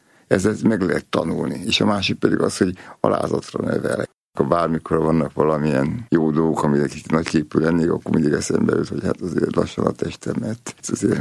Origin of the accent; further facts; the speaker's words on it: Nyíregyháza, Szabolcs-Szatmár-Bereg, Hungary; mi vidéken nőttünk föl, tehát apukám nyíregyházán volt pap, és nagyon boldogak voltunk gyerekkorban.